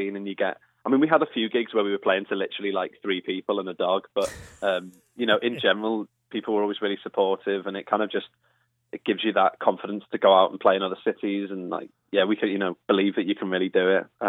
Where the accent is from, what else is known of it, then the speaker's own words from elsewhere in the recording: Liverpool, North West England, United Kingdom; Growing up in Liverpool